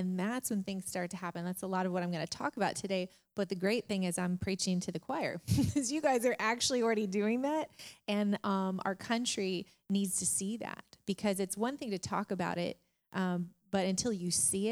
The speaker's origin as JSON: {"language": "English", "region": "Arizona", "country": "United States", "said": "So my degree's in psychology. I'm from Arizona. I knew I grew up as a caretaker for my father and my grandmother."}